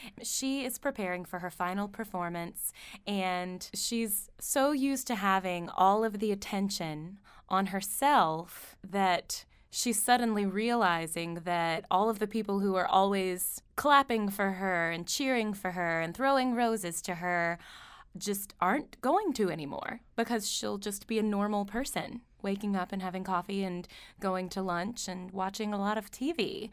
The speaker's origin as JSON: {"language": "English", "region": "Louisiana", "country": "United States", "also_born_or_lived": "Bloomington", "lives_now": "Knoxville, United States", "said": "I am originally from Southeast Louisiana, and I moved to Indiana, Bloomington, Indiana, and lived there for a while"}